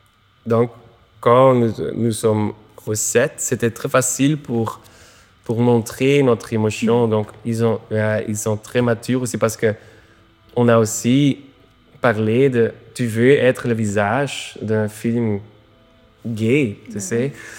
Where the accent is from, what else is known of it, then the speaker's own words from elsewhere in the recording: Wetteren, Flanders, Belgium; also born or lived in Berlin, Germany; j'étais de Wetteren, un petit village pas loin de Gand. En Belgique, c'est vraiment la province.